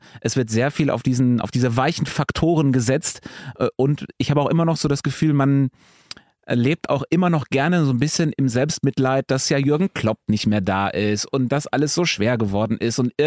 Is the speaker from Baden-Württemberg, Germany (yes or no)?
no; North Rhine-Westphalia, Germany; Ich bin Westfale.